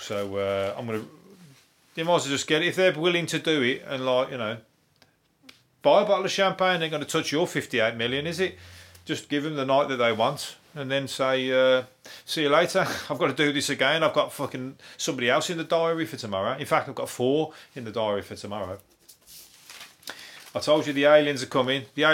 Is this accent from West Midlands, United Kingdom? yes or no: yes; Birmingham, West Midlands, United Kingdom; I'm from the Wild West Midlands, which is Birmingham. Birmingham, massive. Birmingham is massive. Second biggest city in the country.